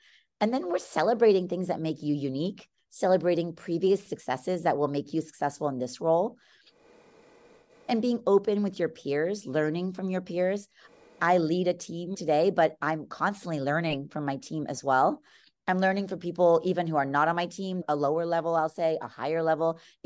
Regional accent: California, United States; I'm born and raised in the Bay Area, but spent many years, almost 13 years away, and then moved back here.

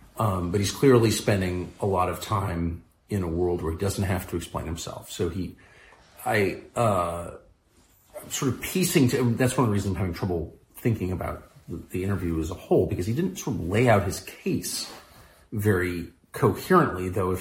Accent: La Jolla, California, United States; I'm from La Jolla, California. I'm not flacking for Putin.

